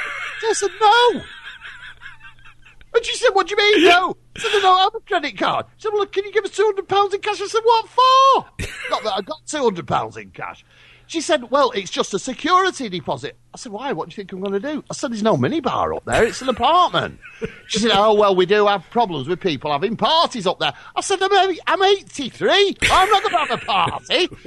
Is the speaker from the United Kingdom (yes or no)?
yes; England, United Kingdom; I'm English, and I'm in England.